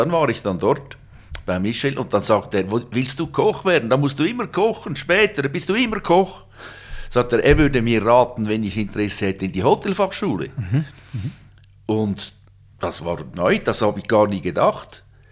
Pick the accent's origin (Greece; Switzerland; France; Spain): Switzerland; Zurich; also born or lived in Herliberg; Ich bin geboren am Zürichsee, 1947, in Herliberg, aufgewachsen in Jütikon